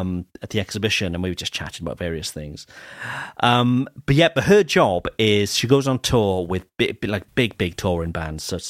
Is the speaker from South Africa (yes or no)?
no; Cardiff, Wales, United Kingdom; were playing in Cardiff, which is my hometown, last night.